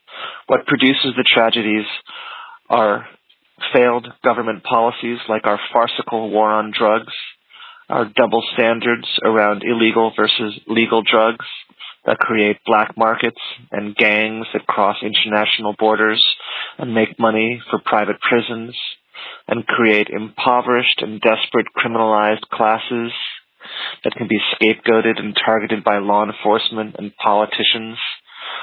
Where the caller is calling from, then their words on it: San Francisco, California, United States; I'm calling from San Francisco.